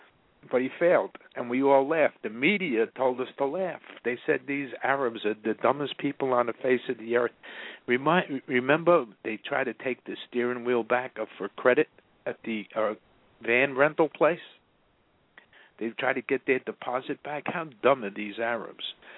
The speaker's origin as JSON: {"language": "English", "country": "United States", "said": "And the other reason is I'm an American and nobody can tell me what to do."}